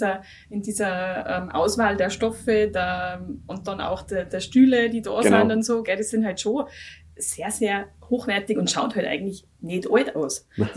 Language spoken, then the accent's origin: German; Tyrol, Austria; bei uns in Tirol